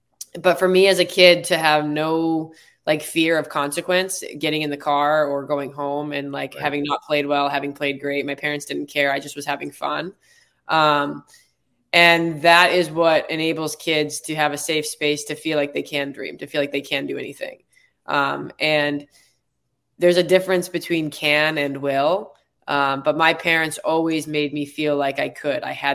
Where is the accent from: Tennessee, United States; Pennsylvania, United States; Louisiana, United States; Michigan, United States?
Michigan, United States; Detroit; on a clinic in Detroit that will hopefully may open up the doors a little bit to some people from my hometown.